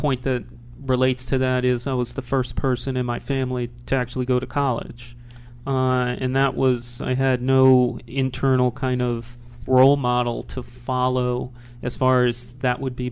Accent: Brooklyn, New York, United States; born there; I was born in Brooklyn.

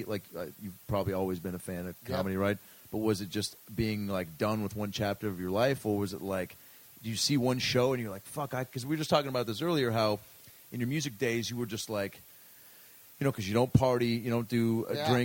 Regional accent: Seattle, Washington, United States; Seattle, everybody was starting bands. I mean, even when I was in sixth grade, there were kids in my school being like, hey, man, we got a band in seventh grade.

